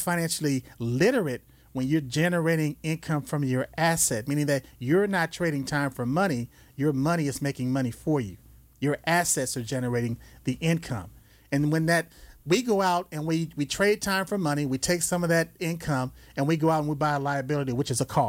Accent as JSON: {"language": "English", "town": "Los Angeles", "region": "California", "country": "United States", "tie": "born or raised there"}